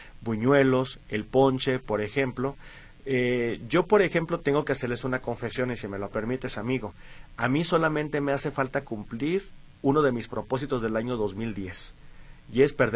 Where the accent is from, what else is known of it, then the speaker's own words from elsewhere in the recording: Guadalajara, Jalisco, Mexico; nosotros, inclusive como tapatíos o mexicanos